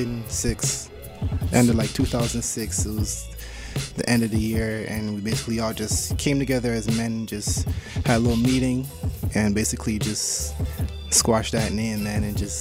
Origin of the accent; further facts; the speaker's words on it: Toronto, Ontario, Canada; also born or lived in Scarborough; Not really Scarborough, but Toronto's probably like my hometown, so I do a lot of shows and whatnot.